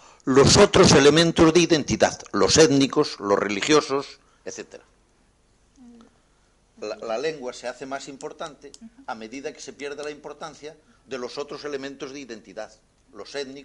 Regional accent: Galicia, Spain; Los gallegos comemos más que los andaluces. Tenemos un acento distinto cuando hablamos el español.

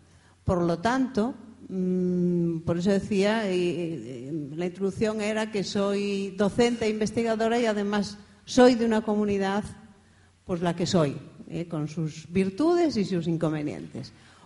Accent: Galicia, Spain; Y soy gallega. Con lo quiero decir que no pertenezco, no soy ni de la Comunidad de Barcelona ni de la Comunidad de Madrid.

